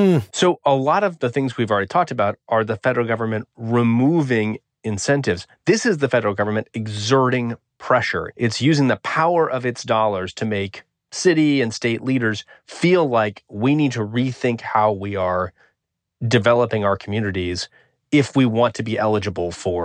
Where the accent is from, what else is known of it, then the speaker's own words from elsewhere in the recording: Oregon, United States; Take my home state of Oregon, which is a fairly liberal state